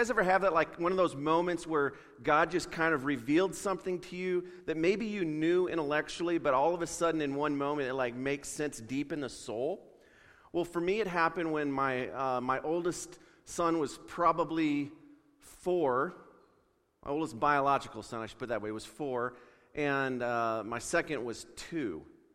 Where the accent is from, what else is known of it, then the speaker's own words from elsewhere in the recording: Wyoming, United States; moved away as an adult; also born or lived in Missouri; I grew up in Wyoming, ended up moving to Missouri, you know, in my early 20s